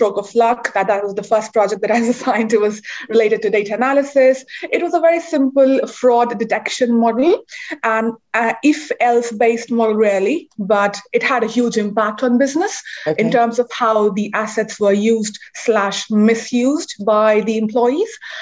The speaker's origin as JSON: {"language": "English", "country": "India", "tie": "born or raised there", "said": "we didn't have any phones in our house when we were growing up in India."}